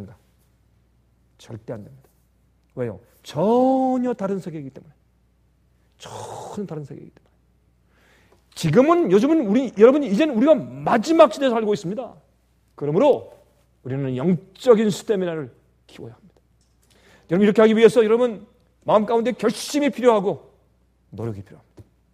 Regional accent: South Korea; 물론 다른 외국에 다 마찬가지겠으나 특별히 우리는 한국 사람 아닙니까?

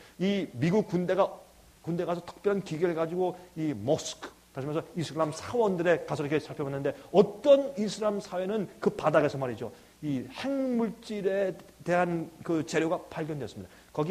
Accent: South Korea; now in United States; 저는 미국에서 32년 살았습니다.

